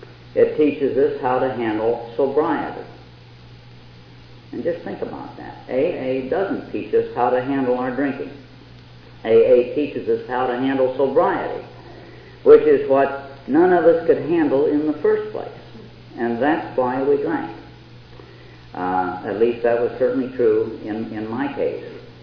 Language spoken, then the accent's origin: English; Kansas, United States; I was raised in the Middle West in Kansas, and I was an only child of loving parents